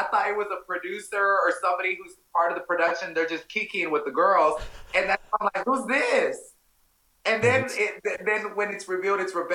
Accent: Dallas, Texas, United States; I'm from Dallas and we do things real big up in here, mm-hmm. the Big D.

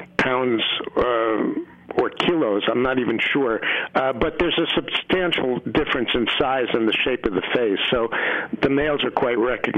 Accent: New York City, New York, United States; I grew up in New York City.

